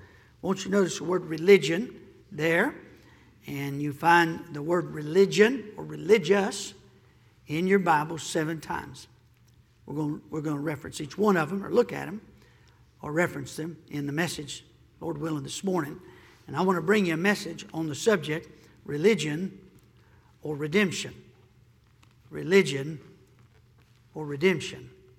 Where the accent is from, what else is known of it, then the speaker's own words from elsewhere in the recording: Hickory, North Carolina, United States; I grew up in Hickory, and lots of churches over there, a lot of Lutheran churches, a lot of Baptist churches, and I think it was only one Catholic church